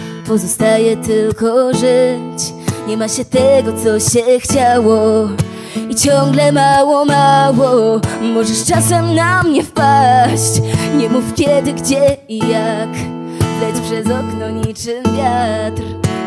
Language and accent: Polish; Jarocin, Greater Poland Voivodeship, Poland; Bo jestem z Jarocina w ogóle.